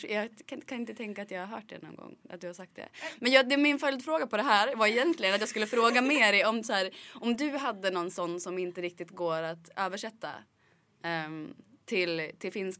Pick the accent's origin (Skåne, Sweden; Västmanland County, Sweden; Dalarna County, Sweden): Dalarna County, Sweden; now in Stockholm, Sweden; Alltså, jag är ju från Dalarna.